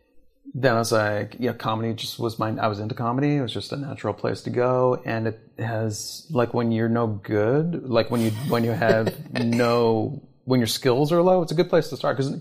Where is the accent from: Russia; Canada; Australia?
Canada; also born or lived in Toronto; now in New York, United States; I was in Toronto at that time. I'm from Canada originally. And then I met my wife in New York. Pretty quickly moved to New York.